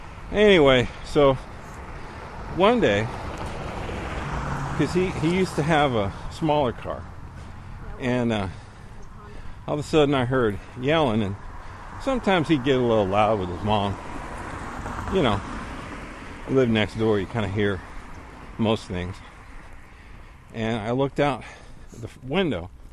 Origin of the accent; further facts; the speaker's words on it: San Bernardino, California, United States; I grew up in San Bernardino, pretty diverse.